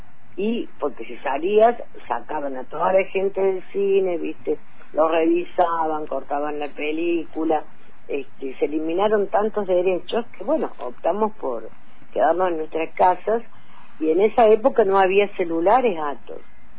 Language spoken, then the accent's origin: Spanish; Argentina; cuando vuelvo a la Argentina caemos en pandemia. Entonces el libro yo no lo presenté nunca en mi país